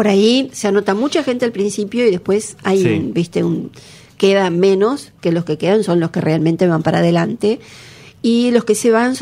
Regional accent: Uruguay; nosotros somos como representantes uruguayos en el mundo cuando viajamos a los festivales

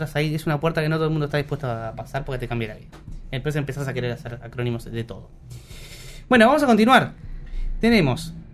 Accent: Uruguay; más que nada para nosotros que somos uruguayos.

